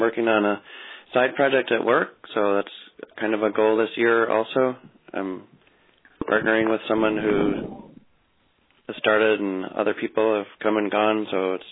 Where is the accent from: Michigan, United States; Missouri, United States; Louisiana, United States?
Missouri, United States; St. Louis; I'm from St. Louis.